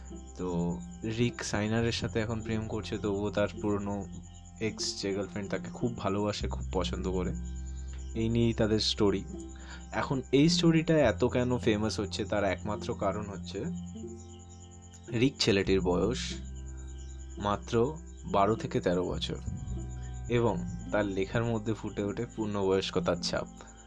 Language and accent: Bangla; Halisahar, West Bengal, India; আমি RBC evening কলেজে পড়ি নৈহাটিতে, এবং আমার বাড়ি হালি শহরে।